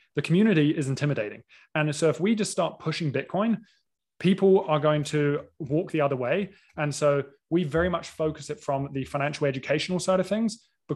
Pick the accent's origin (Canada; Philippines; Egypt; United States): Canada; moved away as an adult; Actually, yeah, being a Canadian citizen, people are going to be ashamed of that. But anyway, I left on Canada Day in around like June, give or take, in 2020.